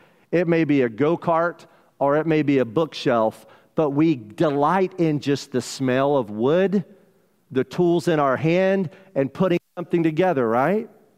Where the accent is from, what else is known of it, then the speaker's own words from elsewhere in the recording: South Carolina, United States; Now, growing up in South Carolina, we study the Great Lakes. We look at pictures of the Great Lakes. But we've never been on a Great Lake.